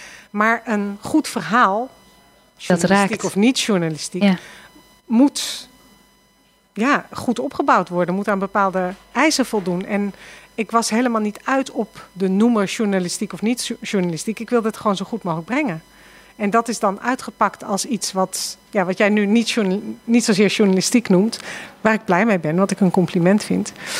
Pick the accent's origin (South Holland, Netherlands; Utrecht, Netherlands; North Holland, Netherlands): North Holland, Netherlands; Amsterdam; Ik wist als Amsterdamse natuurlijk niet waar Norg lag.